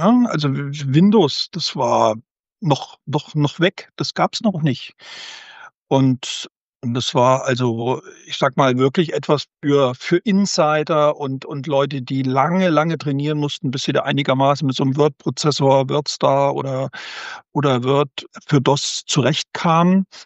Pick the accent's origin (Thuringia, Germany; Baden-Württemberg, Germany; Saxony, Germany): Thuringia, Germany; Suhl; hat mich dann auch mal besucht in meiner Heimatstadt Suhl.